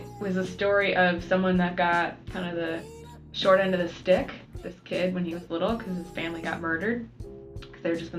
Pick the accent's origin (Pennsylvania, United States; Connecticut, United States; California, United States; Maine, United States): Connecticut, United States; I was from the poor farm towns of Connecticut.